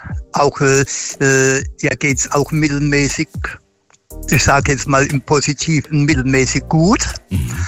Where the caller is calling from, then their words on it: Ludwigshafen, Rhineland-Palatinate, Germany; Ich komme aus Ludwigshafen.